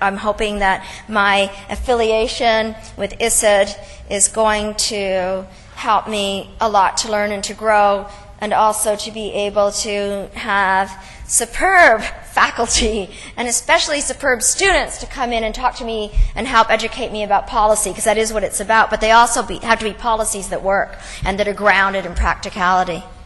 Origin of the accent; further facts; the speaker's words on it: Canada; I'm from Canada.